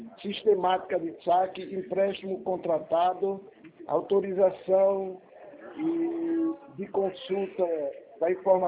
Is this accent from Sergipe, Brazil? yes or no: yes; Aracaju, Sergipe, Brazil; now in Caxias do Sul, Brazil; eu sou natural de Aracaju, Sergipe. Aí eu fui para o Rio Grande do Sul, onde eu moro hoje.